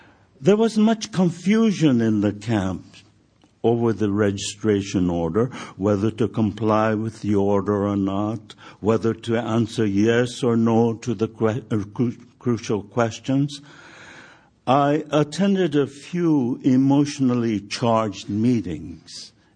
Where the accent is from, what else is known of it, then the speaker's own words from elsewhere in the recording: United States; How dare they question my loyalty as an American?